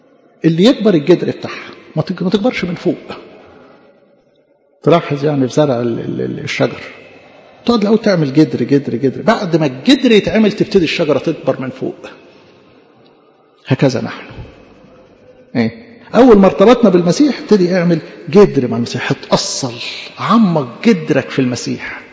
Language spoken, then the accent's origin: Arabic; Egypt; وتتعمل الكوارع بتاعتنا دي كمصريين